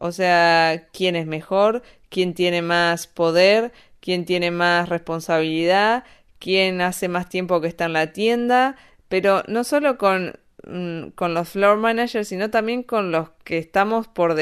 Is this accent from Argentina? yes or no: yes; Argentina; yo soy de Argentina, tengo las cosas más claras, me desenvolví en el mundo de otra forma.